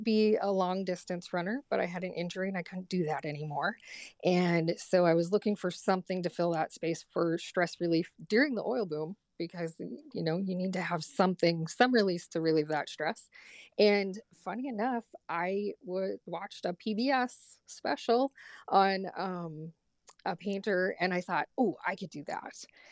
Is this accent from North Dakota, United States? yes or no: yes; East Fairview, North Dakota, United States; also born or lived in Montana; Well, I grew up in East Fairview, which is a border town with Montana and North Dakota. So I grew up on the North Dakota side, but attended some of school on the Montana side.